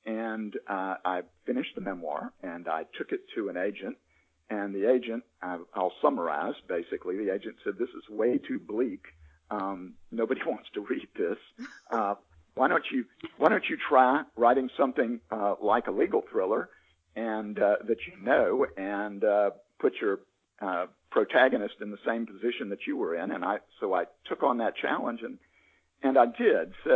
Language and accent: English; the South, United States; I'm a Southerner